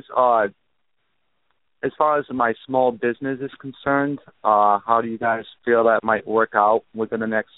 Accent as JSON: {"language": "English", "region": "Massachusetts", "country": "United States", "said": "I'm from Massachusetts."}